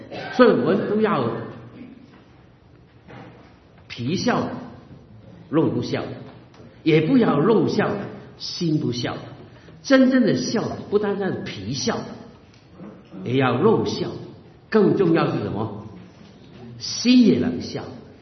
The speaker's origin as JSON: {"language": "Chinese", "region": "Guangdong", "country": "China", "said": "我是广东人，广东人有句话很有意思"}